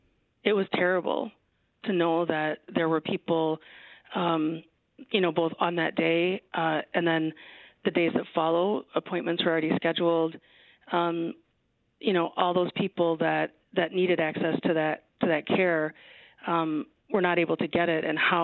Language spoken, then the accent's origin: English; Wisconsin, United States; I'm from Wisconsin, Wisconsinites often love Wisconsin, right?